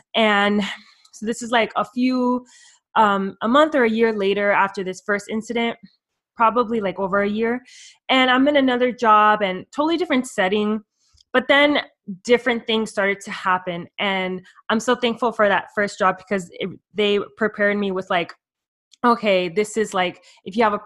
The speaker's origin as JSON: {"language": "English", "town": "Miami", "region": "Florida", "country": "United States", "said": "I'm from Miami, Florida."}